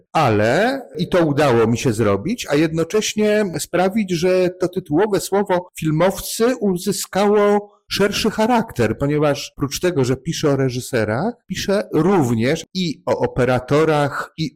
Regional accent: Warsaw, Masovian Voivodeship, Poland; Ale tak się złożyło szczęśliwie, że ja jestem warszawiakiem i wytwórnie mieściły się w Warszawie

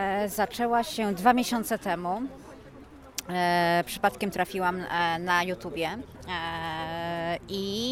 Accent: Mińsk Mazowiecki, Masovian Voivodeship, Poland; Ja jestem z Mińska Mazowieckiego, to z 40 km miejscowość położona od Warszawy. Nieduże miasto

